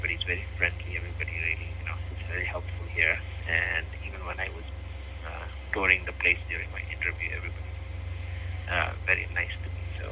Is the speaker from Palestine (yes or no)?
no; Nepal; English is a second language; moved away as an adult; now in United States; So, I am originally from Nepal. I did most of my schooling in Nepal, including my medical school. I came here to the United States around 2016-17 when I started my residency